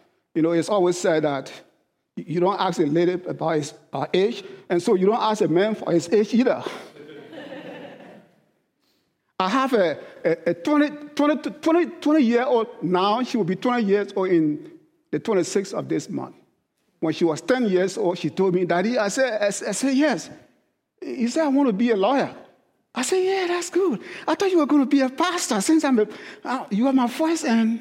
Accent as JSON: {"language": "English", "town": "Biakra", "country": "Liberia", "said": "I come from that same culture. I come from Liberia in a small town called Biakra. Biakra is a small town."}